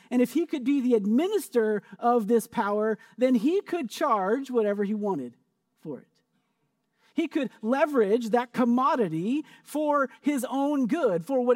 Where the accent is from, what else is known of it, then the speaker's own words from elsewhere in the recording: Kearney, Missouri, United States; Some of my earliest memories of church are in my hometown, Kearney, Missouri, the hometown of Jesse James.